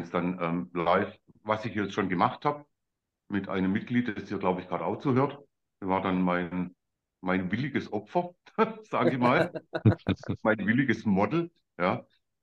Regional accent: Stuttgart, Baden-Württemberg, Germany; aus dem Schwabenland, aus

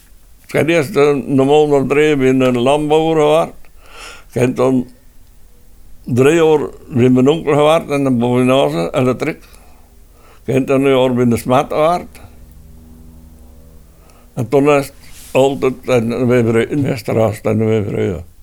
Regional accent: Oedelem, Flanders, Belgium; Ik ben van Poekmoest, afkomstig van Oedelum. 91 jaar. En het zijn hier 3 jaar.

